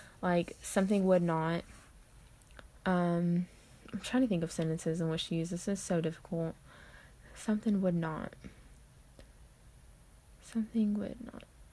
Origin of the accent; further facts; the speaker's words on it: Texas, United States; yes, I live in Texas. I live like an hour outside of Houston. I've always lived in Texas. I've never been outside of Texas ever before.